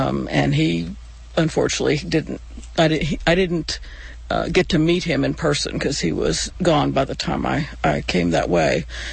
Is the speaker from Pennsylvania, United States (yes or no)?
yes; Pittsburgh, Pennsylvania, United States; No, I'm from Pittsburgh.